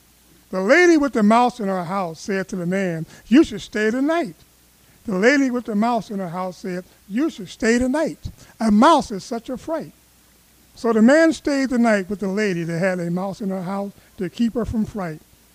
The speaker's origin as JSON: {"language": "English", "region": "Ohio", "country": "United States", "tie": "born or raised there", "said": "when I was growing up in Ohio, this guy moved next door to us"}